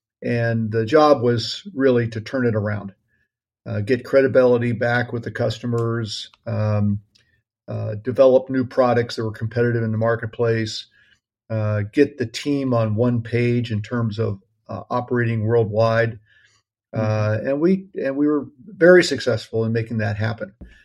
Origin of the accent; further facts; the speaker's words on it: Pittsburgh, Pennsylvania, United States; now in California, United States; when I come back to my hometown, Pittsburgh — I still live in California —